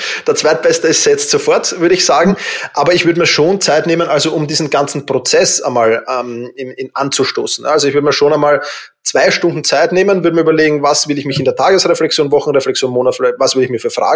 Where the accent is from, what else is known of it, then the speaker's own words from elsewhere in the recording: Vienna, Austria; ich bin halt Wiener